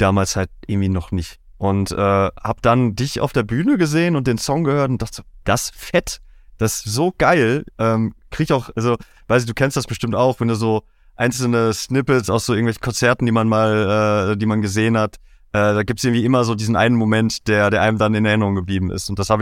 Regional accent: Kevelaer, North Rhine-Westphalia, Germany; Kevela, für alle die es nicht wissen, holländische Grenze, Niederrhein, westlich des Ruhrgebiets.

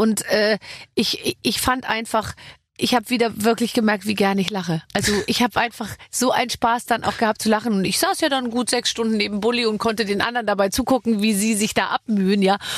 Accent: Gröbenzell, Bavaria, Germany; Und der kommt aus Pasing, ich komme aus Gröbenzelt. Das ist so direkt nebeneinander.

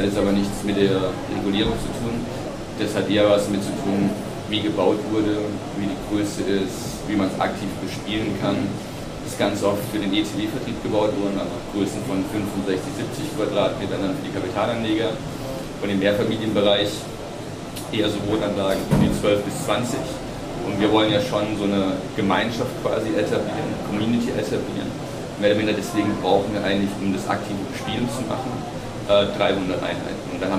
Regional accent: Germany; Und bin ich Deutsche, aber ich habe eine relativ gute Wahrnehmung, dass jetzt ein gutes Momentum ist, in Deutschland zu investieren

